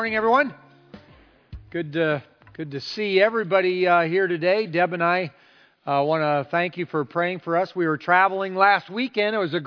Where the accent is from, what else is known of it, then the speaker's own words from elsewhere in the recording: Iowa, United States; I'm glad I'm from Iowa.